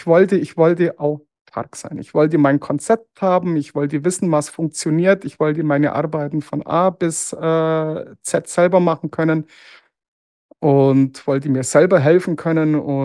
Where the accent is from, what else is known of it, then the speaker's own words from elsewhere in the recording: Augsburg, Bavaria, Germany; Ja, erstmal als Augsburger, natürlich geht man zu seinem lokalen Team.